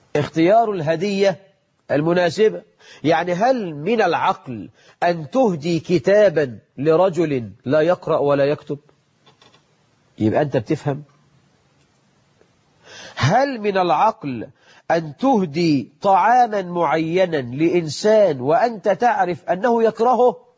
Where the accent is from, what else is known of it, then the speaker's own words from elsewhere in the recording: Egypt; وفي الدقهلية عندنا في مصر بلد مشهورة جدا بالفسيخ